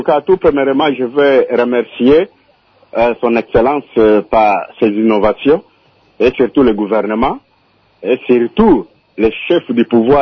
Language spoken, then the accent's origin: French; Bandundu, Kwilu, DR Congo; moi je suis de Bandundouville, nous sommes là, le courant Inga traîne là-bas.